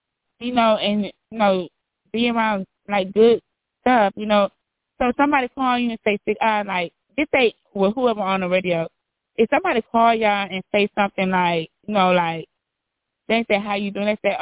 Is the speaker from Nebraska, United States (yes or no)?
no; Milwaukee, Wisconsin, United States; my hometown, Milwaukee, Wisconsin